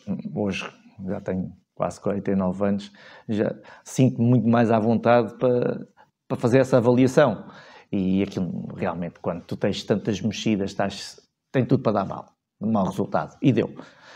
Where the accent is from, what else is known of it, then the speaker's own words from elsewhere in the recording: Torres Vedras, Lisbon, Portugal; Continuo igual, é a minha terra, e sou agradecido